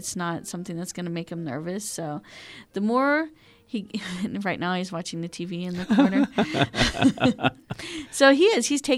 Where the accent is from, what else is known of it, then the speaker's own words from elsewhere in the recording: Pittsburgh, Pennsylvania, United States; In Elizabeth Forward, actually, is where I graduated from high school.